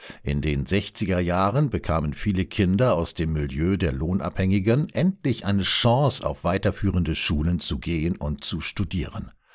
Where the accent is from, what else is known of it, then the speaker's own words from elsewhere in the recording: Baden-Württemberg, Germany; In meiner Heimatregion, einer Hügellandschaft zwischen Schwarzwald und Odenwald, waren die Äcker und Wiesen unterbrochen von Sträuchern und Bäumen